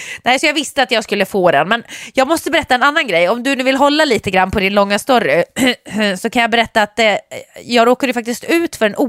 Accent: Sweden; Och som svensk tänker man så här, det här kanske är enda solen vi får.

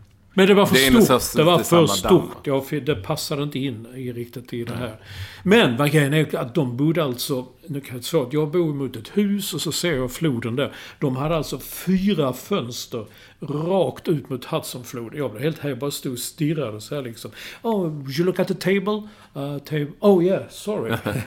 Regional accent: Sweden; Medan jag är svensk. Jag tvättar själv. Här tvättar vi själv.

